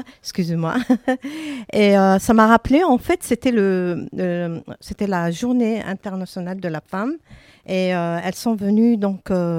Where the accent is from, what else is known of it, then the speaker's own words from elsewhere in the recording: Anderlecht, Brussels-Capital Region, Belgium; on est à Anderlecht, que je connais très bien, c'est Anderlecht, c'est ici que j'ai grandi